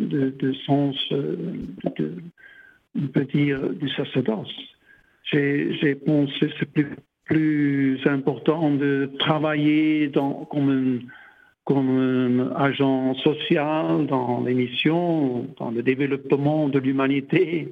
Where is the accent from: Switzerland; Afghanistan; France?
Switzerland; German-speaking Switzerland; Je suis Suisse allemand.